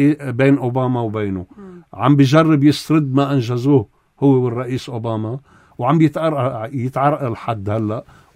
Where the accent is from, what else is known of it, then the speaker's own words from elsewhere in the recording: Lebanon; بالنسبة لنا كلبنانيين